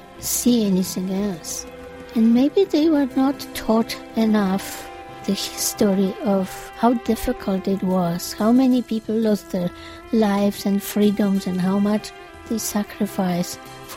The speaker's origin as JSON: {"language": "English", "country": "Poland", "tie": "born or raised there", "second_language": "English", "moved": "as an adult", "lives_now": "United States", "said": "I am 73 years old, and I grew up in Poland, and I am American citizen now."}